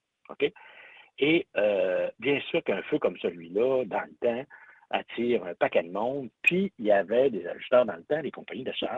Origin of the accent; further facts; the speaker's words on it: Quebec, Canada; tu sais que je viens du Saguenay-Lac-Saint-Jean. Hein